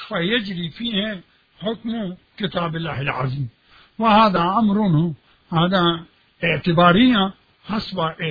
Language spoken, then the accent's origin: Arabic; Pakistan; Arabic is a second language; now in Iraq; مثلا هناك عندنا في باكستان